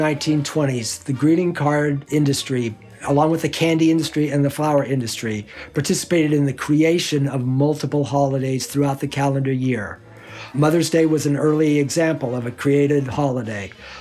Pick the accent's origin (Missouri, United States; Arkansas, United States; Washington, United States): Missouri, United States; Kansas City; I grew up in Kansas City, and I've always been aware of the cultural dominance of Hallmark in that town.